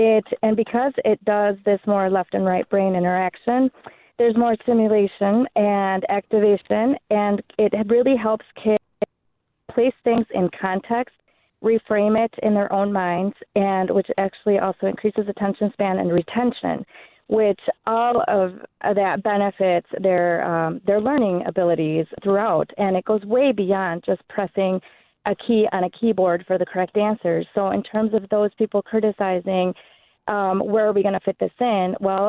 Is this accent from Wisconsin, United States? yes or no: yes; Waukesha, Wisconsin, United States; Yes, I'm from Waukesha, a former teacher